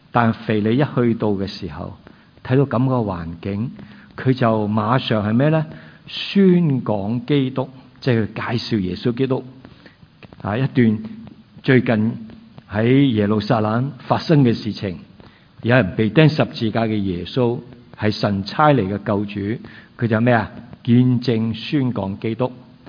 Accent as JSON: {"language": "Cantonese", "region": "Guangdong", "country": "China", "said": "我哋广东人话斋系嘛？"}